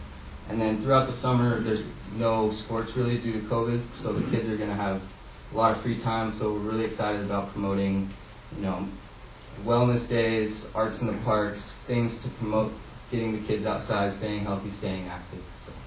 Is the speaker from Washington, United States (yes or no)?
yes; Lake Stevens, Washington, United States; also born or lived in Bozeman; now in Stevensville, United States; My wife and I moved here about 3 years ago from Bozeman, Montana. I'm originally from Lake Stevens, Washington, but I have been in Montana for about 7 years now.